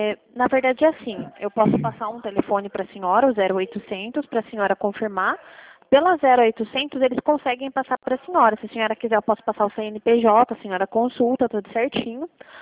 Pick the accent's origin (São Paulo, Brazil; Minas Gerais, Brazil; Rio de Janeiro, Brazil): São Paulo, Brazil; Itapetininga; Eu sou de Itapetininga.